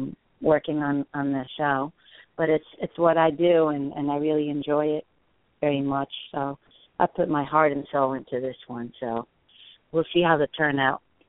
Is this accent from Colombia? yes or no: yes; Colombia; I grew up in South America, in Colombia, and my dad was a musician